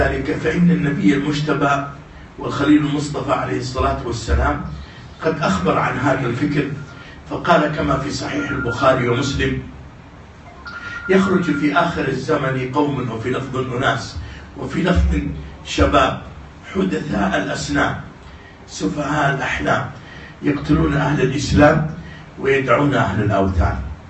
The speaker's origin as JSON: {"language": "Arabic", "country": "Saudi Arabia", "said": "كما عندنا في بلادنا السعودية"}